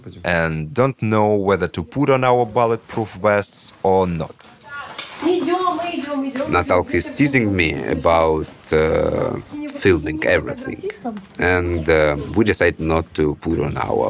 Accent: Russia; I'm a journalist from Russia. All my life, I've been working for independent Russian media.

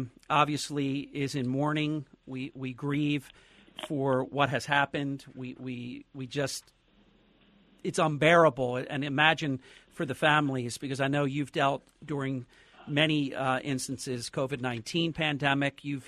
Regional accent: New Jersey, United States; And I will tell you, my home state of New Jersey has some credibility

